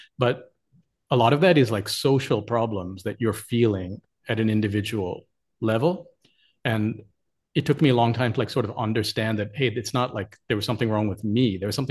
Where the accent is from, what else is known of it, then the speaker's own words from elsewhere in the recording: United States; And I grew up in the 90s in America, right? Which was kind of like peak America.